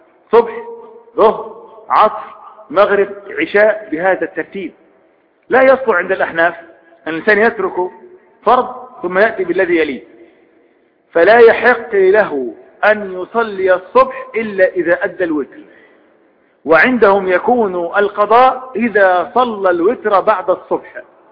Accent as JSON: {"language": "Arabic", "region": "Upper Egypt", "country": "Egypt", "said": "وعندنا في الصعيد المصري"}